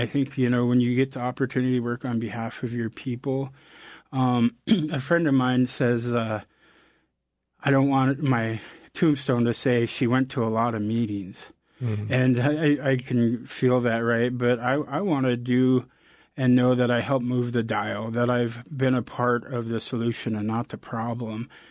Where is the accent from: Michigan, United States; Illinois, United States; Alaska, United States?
Alaska, United States; Kasaan; I'm Kagwantan from the Eagle's Nest House, and I grew up in the village of Kasan.